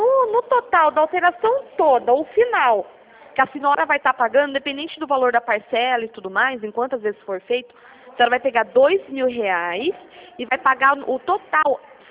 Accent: Piracicaba, São Paulo, Brazil; eu sou aqui de Piracicaba. São Paulo.

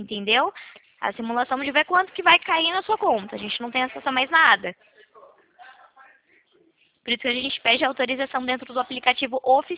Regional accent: Valinhos, São Paulo, Brazil; sou daqui de Valinhos, São Paulo

